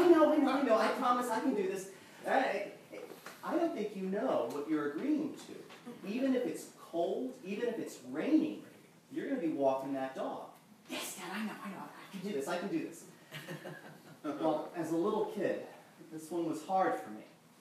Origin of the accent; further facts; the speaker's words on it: Virginia, United States; When I was young, growing up in Virginia, my parents would take the family every autumn, around this time, on a camping trip to the Shenandoah National Park.